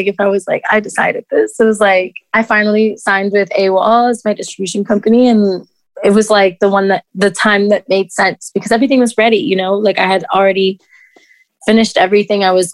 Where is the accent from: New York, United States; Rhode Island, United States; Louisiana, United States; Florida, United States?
Florida, United States; Miami; born or raised there